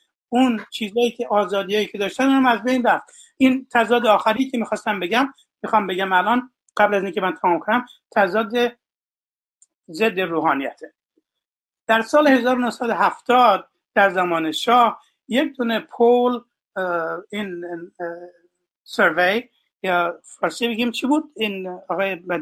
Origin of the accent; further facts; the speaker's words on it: Iran; now in United States; من ایرانی هستم که من از زمان خیلی وقت پیش اومدم ایران، از ایران اومدم آمریکا